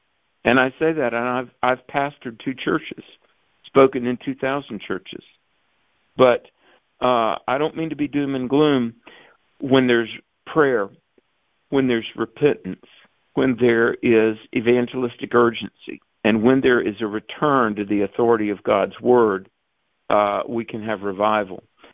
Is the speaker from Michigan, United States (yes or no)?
no; North Carolina, United States; Twice in my home state of North Carolina, I've been asked to do biblical worldview weekends in Catholic churches.